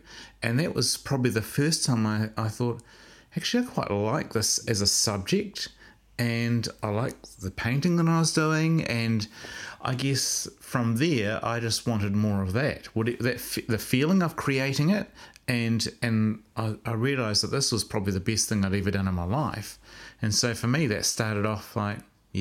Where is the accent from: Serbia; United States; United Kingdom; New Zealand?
New Zealand; Christchurch, Canterbury; I grew up in Christchurch.